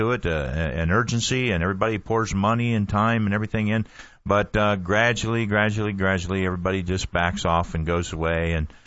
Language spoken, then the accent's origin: English; Midwest, United States; I'm from the Midwest. And where does all the grain go from the Midwest?